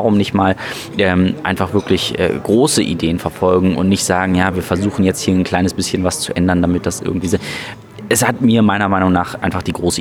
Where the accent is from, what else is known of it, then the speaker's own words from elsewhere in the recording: Brandenburg, Germany; ich komme ja aus Potsdam-Mittelmark